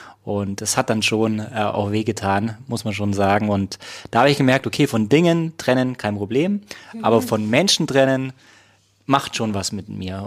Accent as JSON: {"language": "German", "town": "Augsburg", "region": "Bavaria", "country": "Germany", "tie": "born or raised there", "moved": "as an adult", "said": "ich habe nach 36 Jahren meinen Heimatort verlassen, Augsburg, falls es noch nicht jemand weiß."}